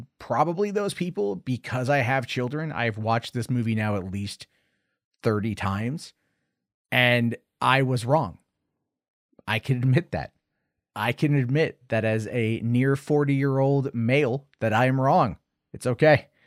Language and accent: English; Canada; I'm Canadian, Germanic Canadian.